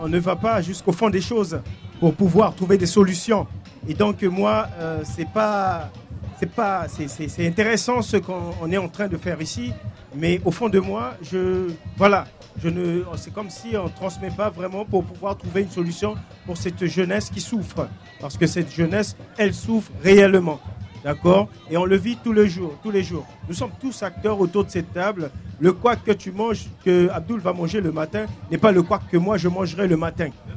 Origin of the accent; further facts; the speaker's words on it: French Guiana, France; issu de la population Boni, du peuple Boni, qu'on appelle Aloukou, donc je suis du Haut-Maroni.